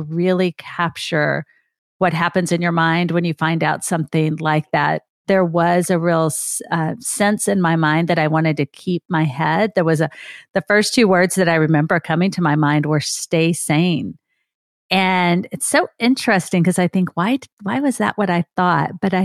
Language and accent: English; Grand Prairie, Texas, United States; trying to get a hold of me from Grand Prairie. That's my hometown, but it was several hundred miles away.